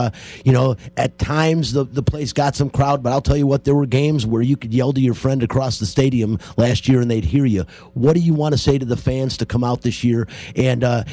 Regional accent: Detroit, Michigan, United States; And, of course, a favorite of mine because I'm from Detroit and he's from Detroit, Michigan as well.

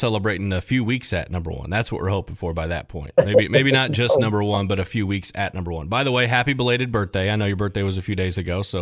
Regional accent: Louisville, Kentucky, United States; right down the road from where we grew up in Louisville

